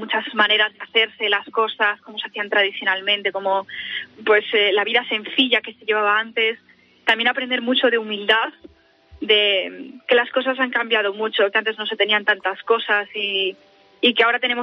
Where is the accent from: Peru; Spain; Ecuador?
Spain; Guadalajara, Castilla-La Mancha; Yo soy de Guadalajara. Y evidentemente la universidad está en Madrid. El transporte público me queda 2 horas, 2 horas y media.